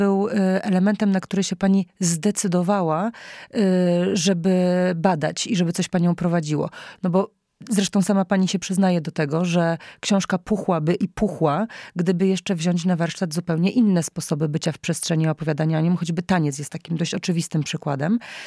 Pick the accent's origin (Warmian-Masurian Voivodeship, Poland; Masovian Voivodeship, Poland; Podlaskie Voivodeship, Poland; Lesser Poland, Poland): Lesser Poland, Poland; Gorlice; Ja jestem z Gorlic, jak być może część z państwa pamięta